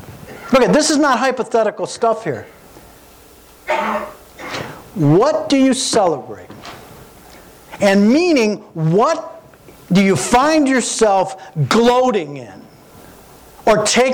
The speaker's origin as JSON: {"language": "English", "region": "Missouri", "country": "United States", "said": "I'm from Missouri, the Show Me State."}